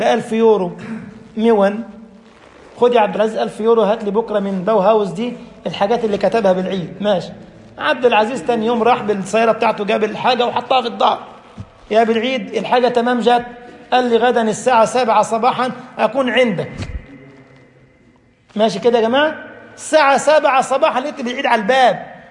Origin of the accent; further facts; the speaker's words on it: Egypt; سباغ او دهان بنسميه احنا في مصر نقاش